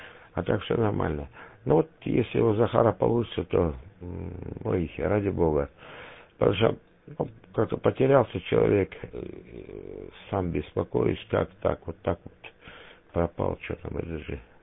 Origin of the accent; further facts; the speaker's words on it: Krasnodar Krai, Russia; moved away; Ну, я тоже родом с Кубани, с Краснодарского края. Ну, здесь живу уже давно.